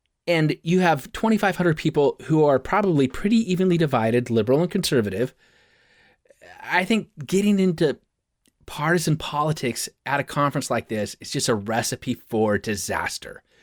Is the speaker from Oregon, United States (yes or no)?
yes; Portland, Oregon, United States; I'm from Portland. Let's just be clear. I'm from Portland. In Portland, we have a very specific way we think, most of us.